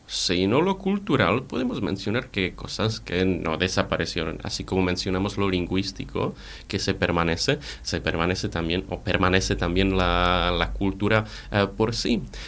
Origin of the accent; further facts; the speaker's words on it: Moravian-Silesian Region, Czechia; Spanish is a second language; la otra región es Moravskoslezský kraj, cuya capital es Ostrava, y de donde soy yo, justamente.